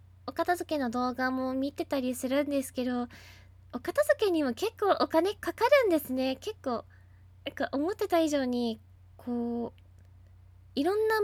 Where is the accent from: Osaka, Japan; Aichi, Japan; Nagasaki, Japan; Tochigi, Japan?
Aichi, Japan; 出身地は愛知県です。手羽先とか美味しいところです。